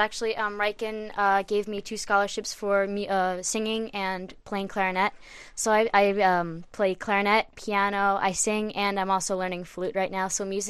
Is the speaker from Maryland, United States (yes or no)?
yes; Waldorf, Maryland, United States; I am from Waldorf, Maryland.